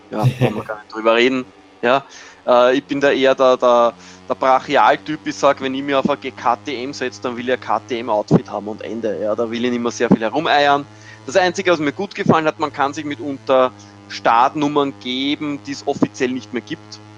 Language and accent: German; Austria; Das macht mir als Österreicher natürlich sehr viel Spaß, mit der KTM am Red Bull Ring herumzuheizen.